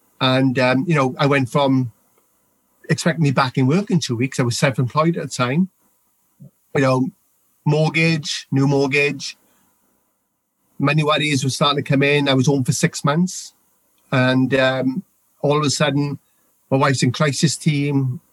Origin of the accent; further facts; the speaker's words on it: Wales, United Kingdom; I will speak slow because I'm from Wales, so I know you can put subtitles on after if you want